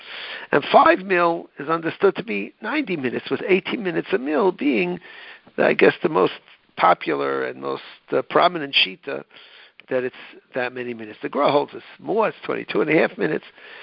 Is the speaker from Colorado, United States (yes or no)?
no; New York, United States; When we grew up here in New York, we always set a constant time of 72 minutes